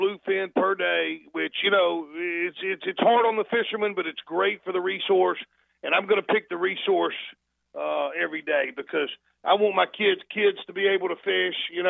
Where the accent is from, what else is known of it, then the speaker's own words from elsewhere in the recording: Alabama, United States; now in Gloucester, United States; even though I'm from the South and from Alabama and fished Hawaii, they accepted me in here like family